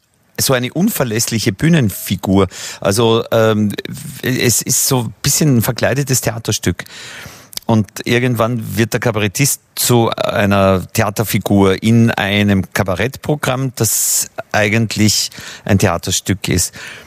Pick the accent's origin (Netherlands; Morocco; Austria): Austria; Das ist bei uns in Österreich so ein Codewort für, man hat es hinter sich, man zieht sich aufs Land zurück.